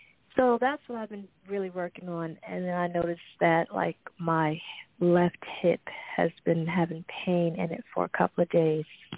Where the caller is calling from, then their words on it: New Jersey, United States; I'm calling from New Jersey.